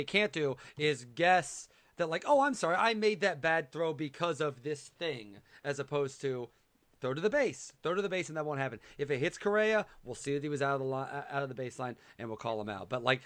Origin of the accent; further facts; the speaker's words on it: Illinois, United States; But I will say, and I'm from Illinois. I have many, many friends who are Cubs fans.